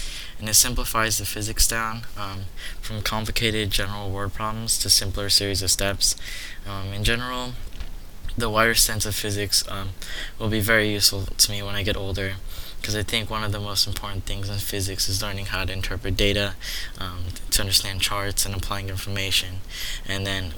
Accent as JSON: {"language": "English", "town": "San Diego", "region": "California", "country": "United States", "tie": "born or raised there", "said": "I was born and raised in San Diego."}